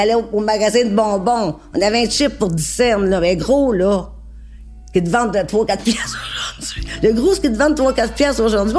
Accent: Montreal, Quebec, Canada; je suis née en 1952, j'ai 70 ans. 71 ans cette année, puis je suis native de Saint-Henri.

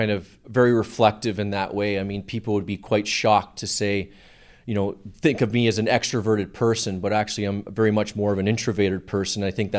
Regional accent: Hamilton, Ontario, Canada; I grew up middle class in Hamilton, Ontario.

